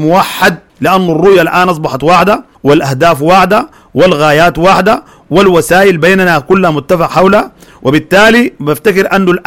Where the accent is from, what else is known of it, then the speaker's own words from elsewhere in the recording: Sudan; لا تعنينا احنا كشعب سوداني